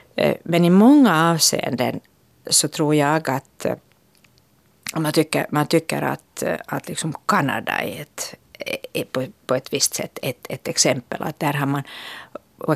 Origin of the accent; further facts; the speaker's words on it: Finland; så vill vi är finländare.